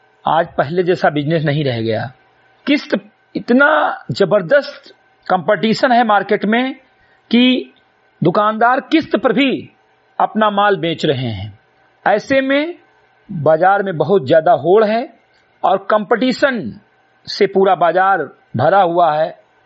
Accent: Uttar Pradesh, India; ग्राम सभा से मेरी विकासखंड मेनपुरवा जनपद बहराइच का मूल निवासी हूं

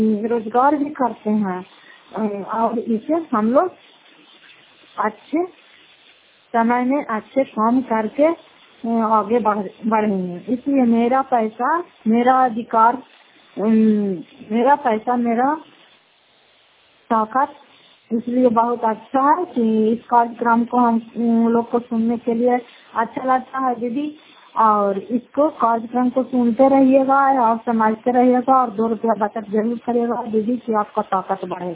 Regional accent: Fatehpur, Bihar, India; घर फतेहपुर पंडाकरौता, जिला नालंदा, करार ससरा प्रखंड की निवासी हूँ

